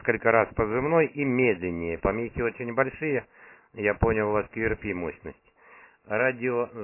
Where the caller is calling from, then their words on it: Shebekino, Belgorod Oblast, Russia; Работаю я из Шебекино, Белгородской области.